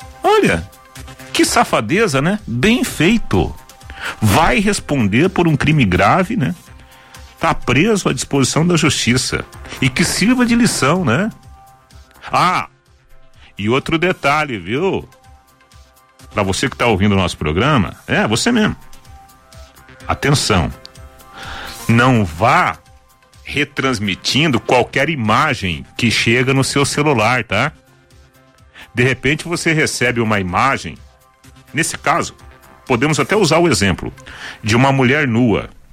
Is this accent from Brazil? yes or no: yes; Água do Pari, Brazil; Imagina um piazinho que nasce na roça, né? Onde eu nasci, lá na Água do Pari, cresci até os 22 anos.